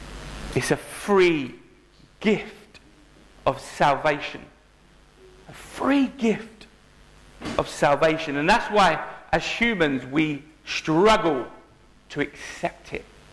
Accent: London, United Kingdom; Now, as humans, where I grew up in London, there's a saying, there's no such thing as a free gift.

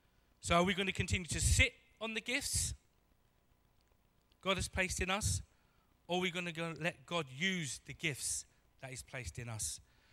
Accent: London, United Kingdom; I'm hard. I'm a Londoner.

